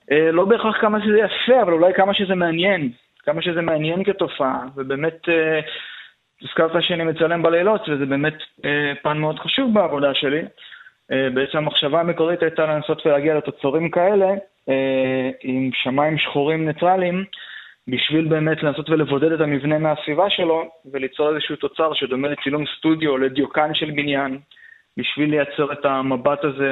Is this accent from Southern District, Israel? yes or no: yes; Beersheba, Southern District, Israel; שגדלתי בבאר שבע, ובאר שבע היא בירת הברוטליזם הישראלי.